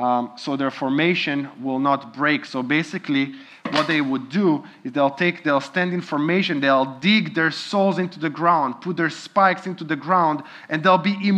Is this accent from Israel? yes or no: yes; Israel; As you know, I'm originally from Israel and got to travel to some really ancient markets.